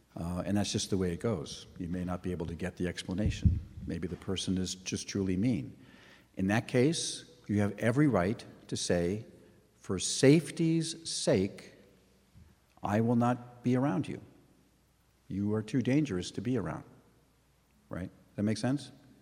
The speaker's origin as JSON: {"language": "English", "town": "Thousand Oaks", "region": "California", "country": "United States", "tie": "born or raised there", "said": "When I was young, I grew up in Thousand Oaks, which was a large bedroom community with very few summer jobs available for kids."}